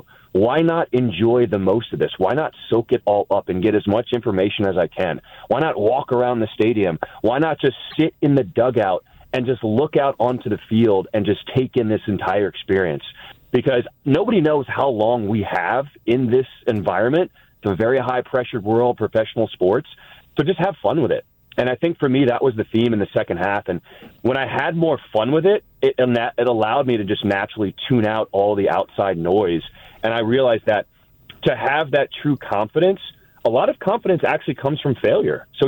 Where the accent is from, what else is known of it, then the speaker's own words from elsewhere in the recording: New York, United States; So everyone knows I'm from New York. So I have that kind of grittiness about myself.